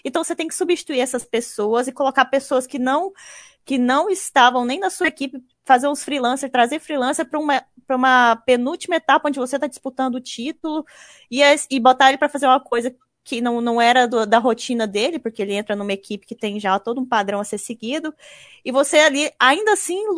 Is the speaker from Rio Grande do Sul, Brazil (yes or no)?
no; Goiânia, Goiás, Brazil; now in Rio de Janeiro, Brazil; Eu fiquei 2 meses em casa, voltei, sou de Goiânia, né? Eu tô no Rio, voltei para casa, fiquei 2 meses em casa